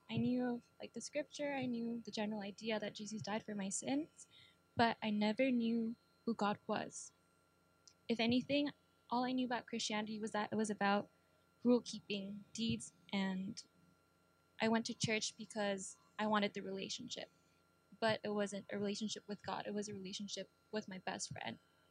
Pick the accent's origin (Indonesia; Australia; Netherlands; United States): Indonesia; I'm from Indonesia.